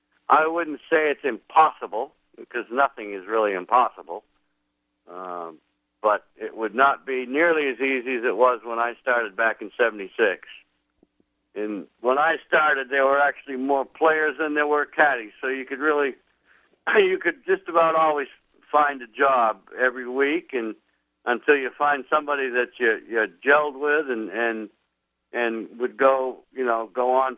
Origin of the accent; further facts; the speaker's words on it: Maine, United States; I was working as a golf pro in a club back near where I grew up in Maine.